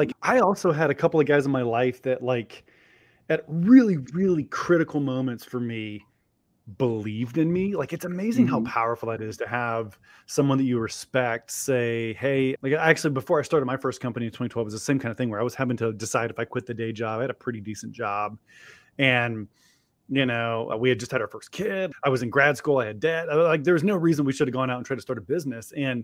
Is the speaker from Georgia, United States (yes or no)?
yes; Columbus, Georgia, United States; One is this really hilarious, but also very wealthy guy that my brother and I worked for growing up in Columbus, Georgia.